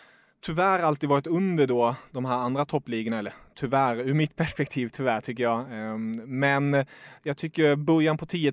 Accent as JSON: {"language": "Swedish", "town": "Stockholm", "region": "Stockholm County", "country": "Sweden", "tie": "born or raised there", "also_born_or_lived": "Germany", "said": "jag är född i Tyskland, flyttade till Stockholm när jag var 5 och gick i tyska skolan hela min uppväxt."}